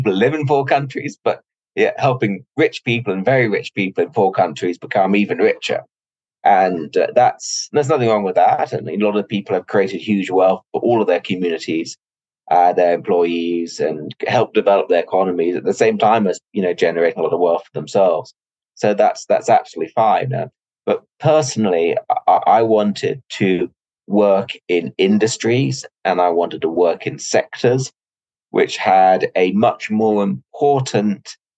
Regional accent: East of England, United Kingdom; also born or lived in London; I grew up in England. I was born in London. I spent a lot of my childhood in Cambridgeshire, which is a suburban slash sort of rural area about an hour north of London.

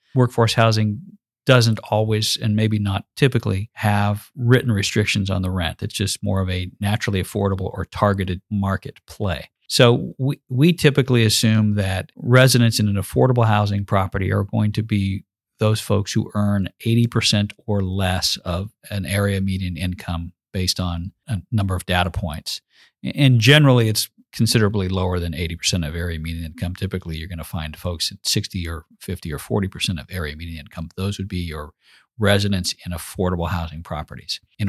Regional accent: California, United States; I grew up in Central California, rural part of the state of California, mostly an agricultural area.

